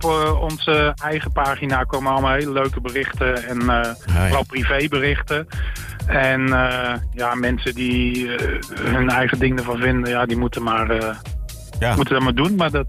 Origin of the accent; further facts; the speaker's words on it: Doetinchem, Gelderland, Netherlands; Ik kom uit Doetinchem, dus dat is best wel in de buurt.